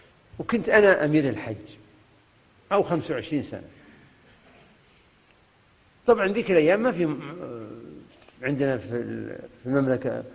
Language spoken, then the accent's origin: Arabic; Kuwait; لا من الموجودين عندنا في الكويت